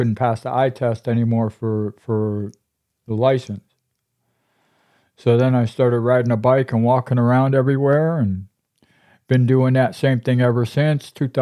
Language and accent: English; Massachusetts, United States; moved away; I'm originally from Massachusetts. There ain't nothing you can throw at me down here in the winter I ain't seen up there.